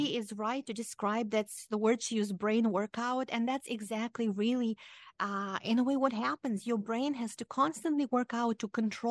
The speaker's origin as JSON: {"language": "English", "country": "Moldova", "first_language": "Romanian", "second_language": "English", "said": "So my native language is Romanian. That's the language I spoke at home. And then the official language at the time I was growing up, because it was, I'm from the eastern part of Romania, from Moldova, that was a Soviet republic."}